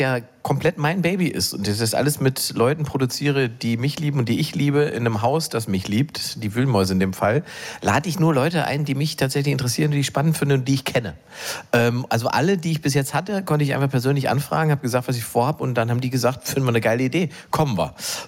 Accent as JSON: {"language": "German", "region": "East Germany", "country": "Germany", "said": "Für mich als Ostdeutsche eine neue Situation."}